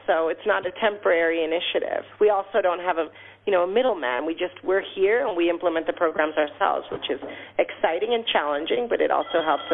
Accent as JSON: {"language": "English", "country": "El Salvador", "tie": "born or raised there", "said": "I'm from El Salvador, and I grew up in this part of the world"}